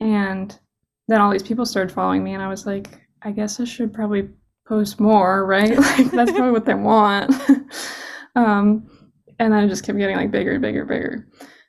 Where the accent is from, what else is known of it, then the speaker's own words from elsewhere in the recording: Vermont, United States; So I'm from Vermont, so I went back home and I was doing it like out of my bedroom.